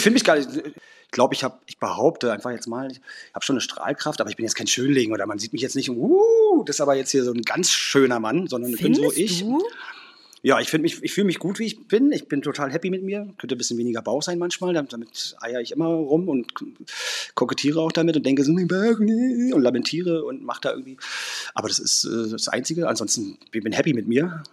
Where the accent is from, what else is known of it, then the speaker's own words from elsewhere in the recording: Berlin, Germany; ich bin auf dem Hof groß geworden bei mir in Mitte, Berlin